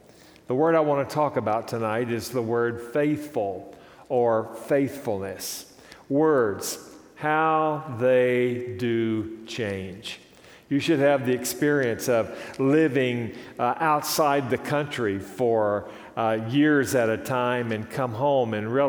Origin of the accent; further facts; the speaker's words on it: the South, United States; And I come from the South, as most of you know